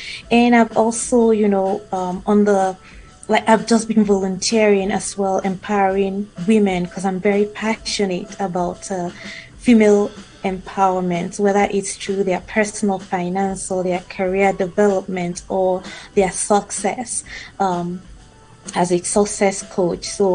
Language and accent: English; Nigeria; moved away as an adult; now in Canada; I'm originally from Nigeria.